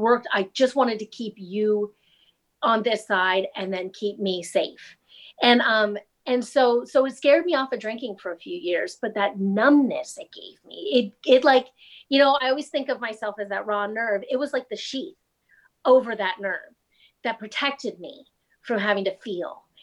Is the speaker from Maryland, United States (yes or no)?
no; Lafayette, California, United States; I was born and raised in Contra Costa County. I'm totally a local kid, sort of done wrong, but I grew up in Lafayette.